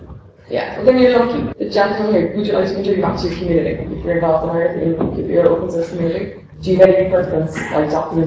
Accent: Ireland; So again, I'm from Ireland

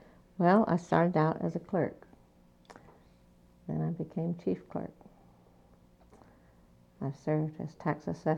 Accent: Tennessee, United States; now in Boynton Beach, United States; I came from Tennessee originally, but Florida farming is entirely different than anywhere else, I think.

